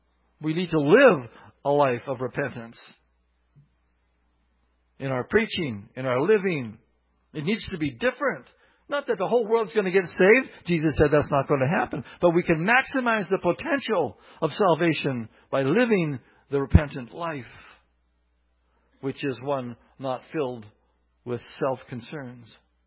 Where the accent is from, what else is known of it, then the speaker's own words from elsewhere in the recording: Canada; We need to say, I'm sorry more often, not because we're Canadian